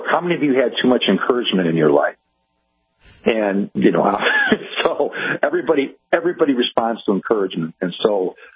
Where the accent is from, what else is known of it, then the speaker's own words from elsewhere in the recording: Cleveland, Ohio, United States; moved away as an adult; also born or lived in Kansas City / Louisville / Missouri / Northern Michigan; decided that in order for me to grow it, I have to leave Cleveland, my hometown, and moved to Kansas City and worked for a big, large healthcare system there for 10 years, and then to Louisville and back to rural Missouri